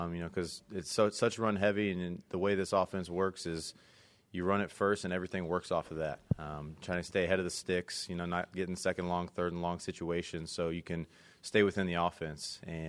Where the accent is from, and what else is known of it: Atlanta, Georgia, United States